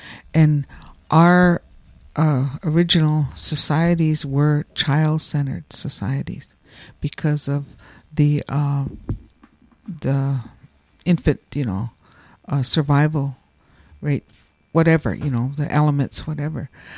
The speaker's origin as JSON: {"language": "English", "region": "South Dakota", "country": "United States", "said": "I'm from South Dakota, you know, the Northern Plains, you know, I'm only speaking for what I know from my area."}